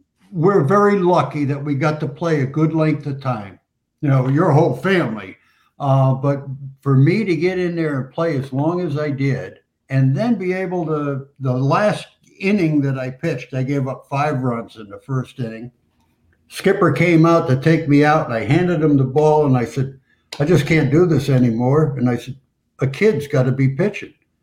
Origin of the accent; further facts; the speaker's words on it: Hialeah, Florida, United States; So I grew up in Hialeah, Florida, went to Hialeah High School